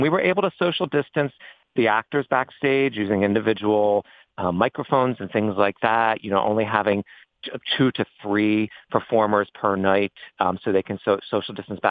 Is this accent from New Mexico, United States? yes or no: no; Delaware, United States; I'm born and raised in Delaware. This has been my home most of my life.